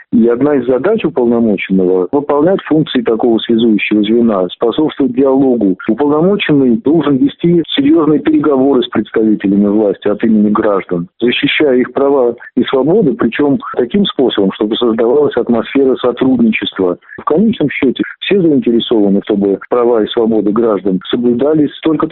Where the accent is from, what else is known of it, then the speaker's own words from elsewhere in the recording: Saint Petersburg, Russia; also born or lived in Vienna; я рад, что появилась возможность вернуться в родной город и поработать для Петербурга и для петербуржцев.